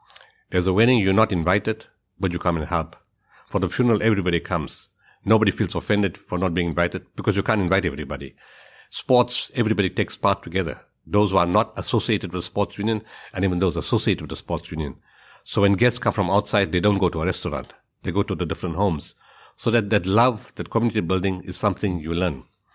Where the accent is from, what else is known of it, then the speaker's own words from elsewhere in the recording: Potchefstroom, North West, South Africa; I was born in Potchefstroom. Grew up in a community type of environment where grandfather, father, brothers and sisters all lived in one type of complex, communal living.